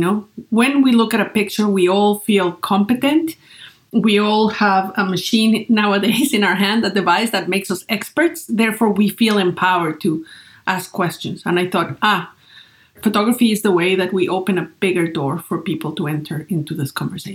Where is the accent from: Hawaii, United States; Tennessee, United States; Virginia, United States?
Virginia, United States; Great Falls; So I started a little business in my hometown in Great Falls, Virginia, taking portraits of the people there.